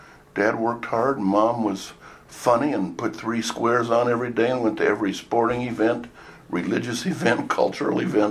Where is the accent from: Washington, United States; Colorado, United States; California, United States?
Colorado, United States; Colorado Springs; also born or lived in Denver; Colorado Springs, Colorado.